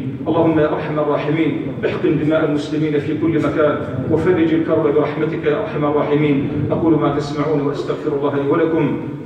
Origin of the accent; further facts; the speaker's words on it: Lebanon; للأسف هناك إرادة في بلدنا لبنان